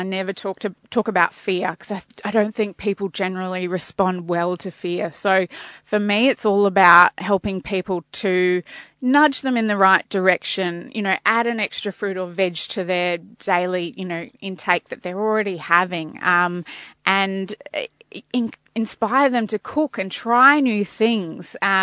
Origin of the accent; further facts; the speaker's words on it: Queensland, Australia; now in Victoria, Australia; I'm a Queenslander born and bred, but moved to Victoria around 13 years ago.